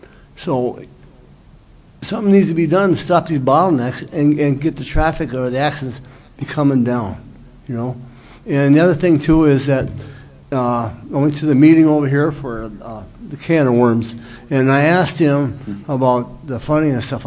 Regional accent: Duluth, Minnesota, United States; from Duluth here. I'm just a same old taxpayer and a truck driver

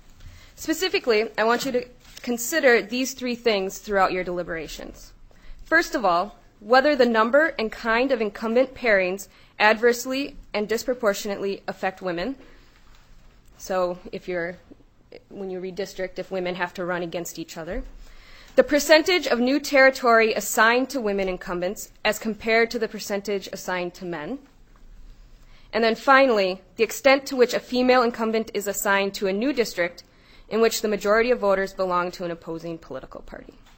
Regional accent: Eagle Lake, Minnesota, United States; now in Rochester Township, United States; I'm originally from Eagle Lake, which is just outside of Mankato, and I've spent all my life here in southern Minnesota, except for when I was off going to college.

